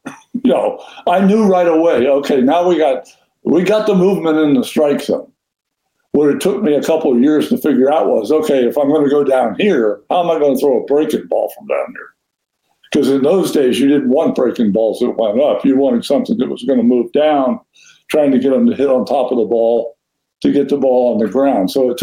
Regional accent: Cincinnati, Ohio, United States; I grew up in Cincinnati.

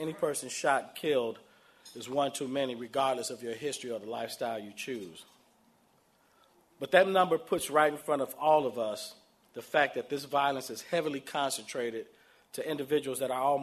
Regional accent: Chicago, Illinois, United States; And as a Chicagoan, I'm ashamed because we can do better.

